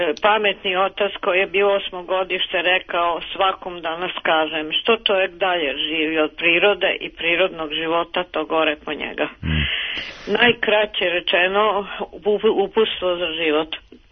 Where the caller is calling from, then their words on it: Novi Sad, Vojvodina, Serbia; Ja sam iz Novog Sada